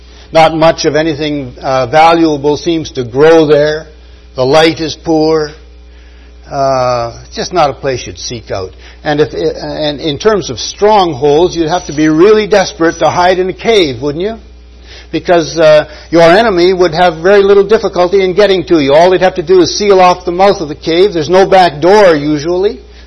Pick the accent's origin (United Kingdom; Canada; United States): Canada; Saskatchewan; I come from Saskatchewan. I know what's going on right now.